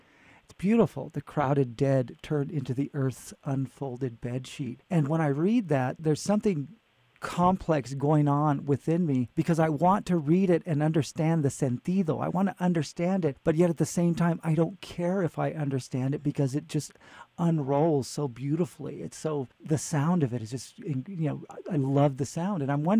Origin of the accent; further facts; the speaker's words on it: Fresno, California, United States; because Fresno at the time, I'm from Fresno as well, as you know, was incredibly racist.